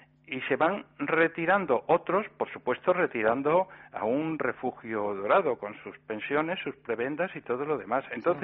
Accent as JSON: {"language": "Spanish", "country": "Spain", "said": "los españoles somos españoles, no de izquierda o de derecha."}